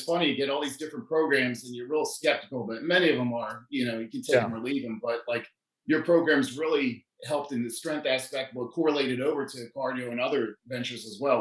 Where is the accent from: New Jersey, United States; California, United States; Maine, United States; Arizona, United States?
New Jersey, United States; I went to high school and I grew up in New Jersey and it was a middle class area